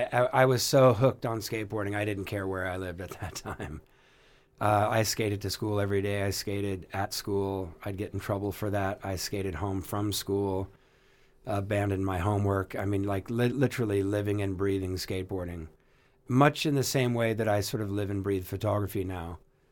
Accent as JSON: {"language": "English", "town": "Orange County", "region": "California", "country": "United States", "tie": "born or raised there", "said": "I knew about all the great bands that I was supposed to know about growing up in Orange County, all the punk stuff I knew about."}